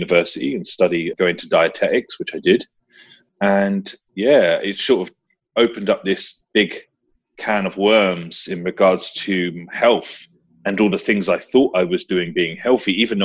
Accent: London, United Kingdom; also born or lived in Wales; now in Australia; So yeah, I was brought up in London, obviously, like I said, and then I moved to Wales.

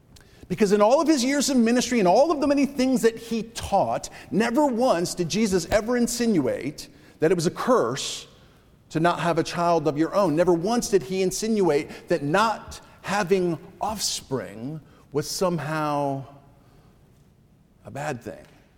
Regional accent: Enfield, Connecticut, United States; growing up, my grandparents lived just a couple of miles away from where my family and I lived in my hometown of Enfield, Connecticut.

